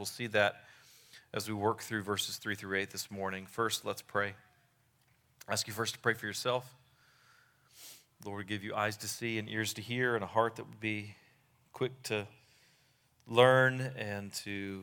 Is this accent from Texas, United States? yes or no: yes; Houston, Texas, United States; I grew up in the Houston area. My dad, though, went to high school here in Dallas